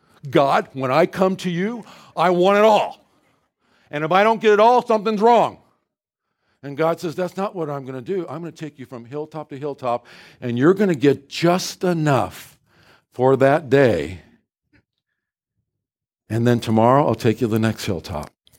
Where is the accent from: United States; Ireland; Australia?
United States; Pacific Northwest; lots of grass, rolling fields, gorgeous, you know, miles and miles of just amazing, wonderful green. I'm from the Northwest."